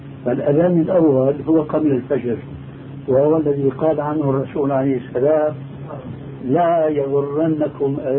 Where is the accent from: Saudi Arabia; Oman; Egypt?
Oman; وحديثا وقع عندنا في عمان